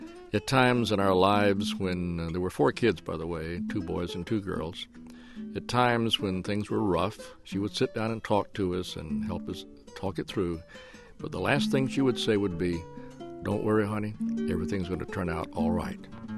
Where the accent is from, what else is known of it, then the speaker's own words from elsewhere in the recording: Goldsboro, North Carolina, United States; My mother grew up on a farm outside of my hometown of Goldsboro, North Carolina